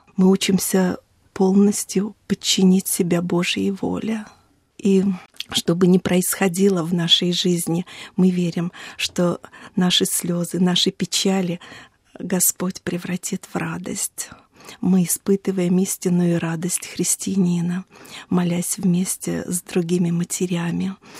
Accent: Russia; Я приехала из России, я живу в Калуге, я католичка из храма святого Франциска Ассизского.

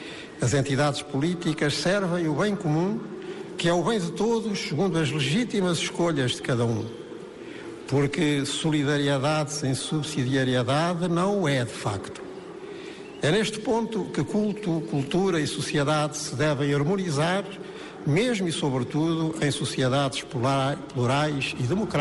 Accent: Portugal; E como nós portugueses poderemos compreender e sentir isto mesmo.

